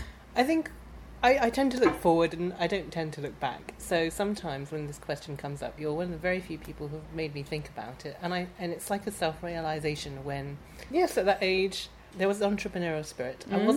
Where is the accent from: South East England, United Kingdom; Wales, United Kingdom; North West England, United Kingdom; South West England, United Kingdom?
South West England, United Kingdom; Plymouth; And I was born and bred in Plymouth, in Devon, and I'm a very proud Devonian.